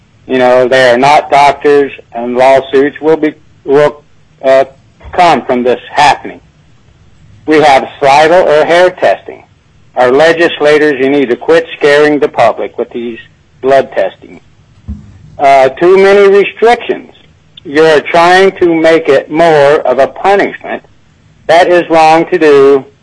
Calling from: Kasilof, Alaska, United States; I'm calling from Kosilov, Alaska, and I'm representing myself and my friends.

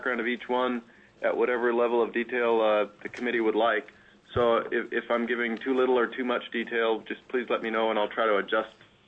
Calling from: Fairbanks, Alaska, United States; I'm with the State Attorney General's Office, and I'm participating here from the Fairbanks LIO.

